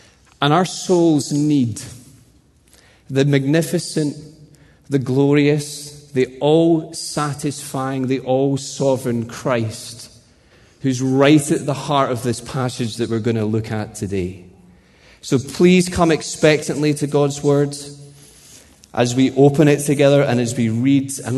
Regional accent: Edinburgh, Scotland, United Kingdom; We're from Edinburgh in Scotland. I'm a pastor there.

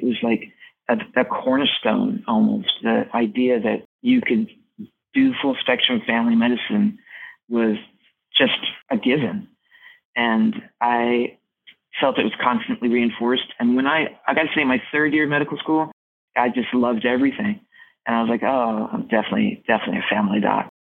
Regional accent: Oklahoma, United States; But I grew up in Oklahoma, and it just seemed like something that someone would do.

